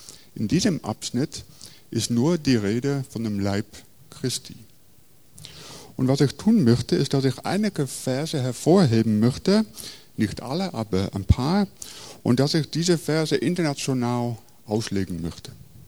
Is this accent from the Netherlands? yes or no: yes; Rotterdam, South Holland, Netherlands; German is a second language; now in Germany; Ja, wie man hört, ich komme aus Holland, aus Rotterdam ursprünglich, habe eine deutsche Frau, so kommt es, dass ich jetzt hier lebe.